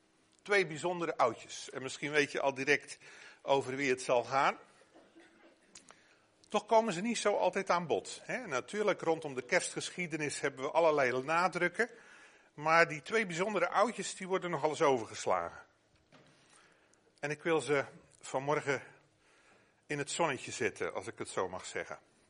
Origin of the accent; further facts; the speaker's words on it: Flanders, Belgium; Oh, wij vinden het bij ons in Vlaanderen van tijd tot tijd al pittig om te volharden.